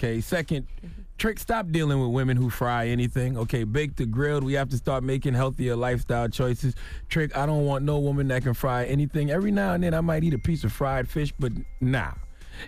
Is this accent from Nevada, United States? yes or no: no; South Carolina, United States; He may not be a legend to you, but I'm born and raised in South Carolina.